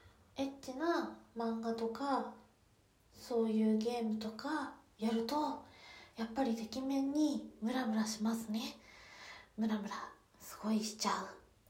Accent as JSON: {"language": "Japanese", "region": "Kyushu", "country": "Japan", "said": "今はそこにはいないんですけど、出身は九州です。ね、今はちょっと寒い地方にいるので、"}